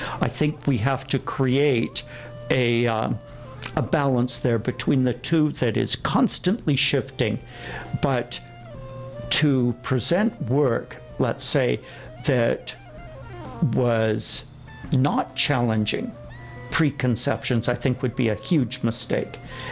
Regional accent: Canada; as a Canadian, or as Canadians, we'd hold dear to ourselves.

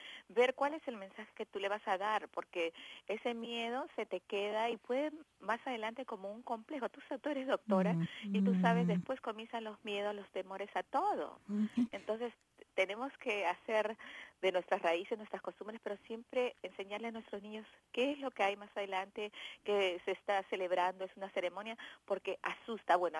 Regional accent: Peru; Mira, nosotros somos de Perú.

